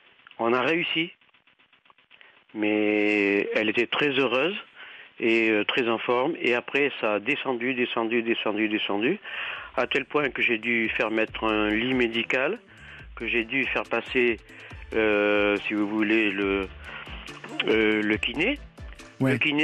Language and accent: French; Boulogne-Billancourt, Île-de-France, France; je suis de Paris, de Boulogne-Billancourt exactement